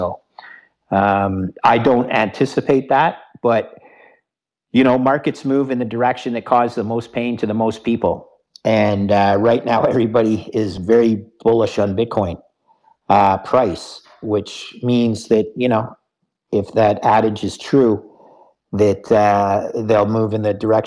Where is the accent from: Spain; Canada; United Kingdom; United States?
Canada; I, being Canadian, certainly am not as close to the SEC as many of your listeners are already.